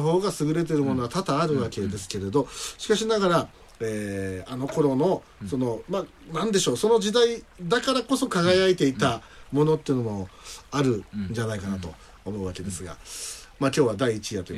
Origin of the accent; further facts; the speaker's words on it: Osaka, Japan; now in Kumamoto, Japan; 1970年、大阪万博の年に、大阪の方から引っ越してきまして、で、それからずっとこう、まあ、熊本の、いろんなものを見てきたわけですが